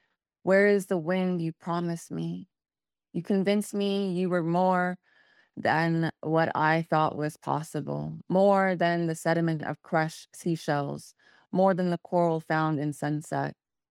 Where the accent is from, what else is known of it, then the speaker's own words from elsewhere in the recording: San Francisco, California, United States; now in New York, United States; I'm in New York. Oh, I'm from San Francisco. I go back and forth.